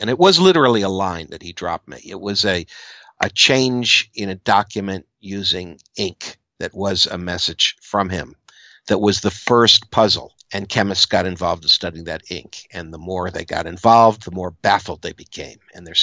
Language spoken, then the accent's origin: English; Maryland, United States; when I was a boy growing up in Maryland and wanted to be a filmmaker, I was reading Fari's Monster magazine and I was making amateur monster movies.